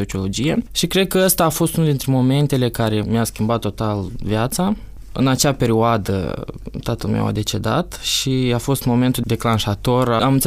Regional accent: Bălți, Moldova; moved away as an adult; now in Romania; Sunt din Bălți, recunosc.

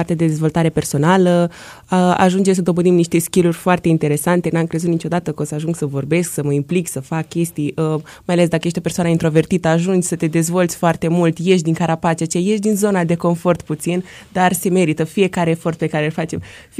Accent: Totoiești, Iași County, Romania; Eu sunt din Totoiești, Erbiceni, Iași, lângă Păduilai.

